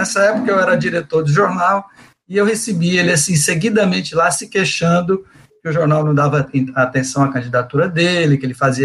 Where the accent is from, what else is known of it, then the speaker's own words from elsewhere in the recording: São Paulo, Brazil; now in Fortaleza, Brazil; Eu sou paulista do interior, apesar de ter estudado na capital, em São Paulo, mas eu moro aqui em Fortaleza há 40 anos, minha vida é aqui.